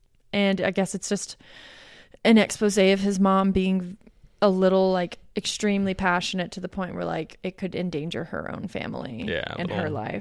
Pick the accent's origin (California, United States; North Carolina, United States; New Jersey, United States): New Jersey, United States; accent: Jersey; Yeah, for my Jersey accent and white trash nature.